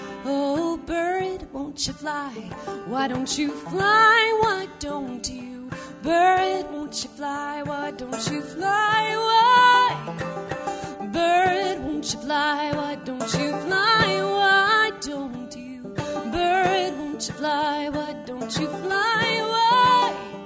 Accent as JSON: {"language": "English", "town": "Salt Lake City", "region": "Utah", "country": "United States", "said": "I'm from Salt Lake City, Utah."}